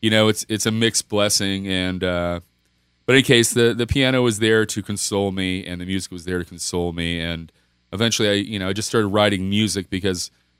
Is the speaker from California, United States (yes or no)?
no; West Palm Beach, Florida, United States; And, you know, South Florida, I'm a native. I was born in West Palm Beach. And it's always been tough down here.